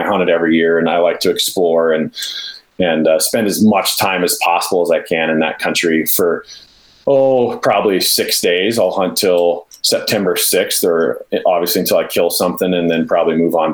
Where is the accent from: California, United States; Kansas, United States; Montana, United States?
Montana, United States; And so I grew up bear hunting in Montana, you know, in the Gallatin, south of Bozeman there, Paradise Valley and that stuff.